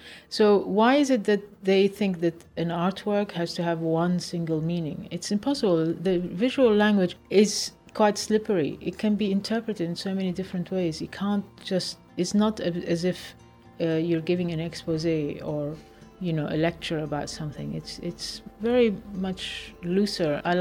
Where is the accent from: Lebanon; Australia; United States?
Lebanon; I come from an embattled background, you know, I come from Lebanon, my parents are Palestinian